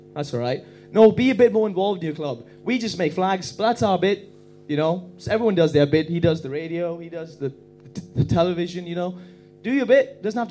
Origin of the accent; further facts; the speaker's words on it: Bahrain; Where are you from? Bahrain. Where's that? Middle East. Yeah